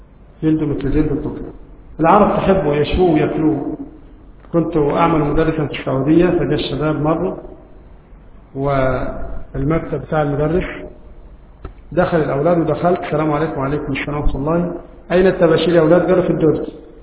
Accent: Egypt; لكن نحن عندنا في مصر لا نأكل لا الجراد ولا الضب ولا الخيول.

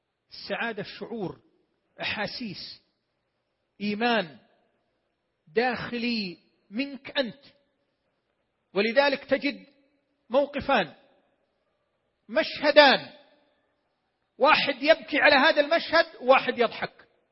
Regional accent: Saudi Arabia; بلدنا المملكة العربية السعودية

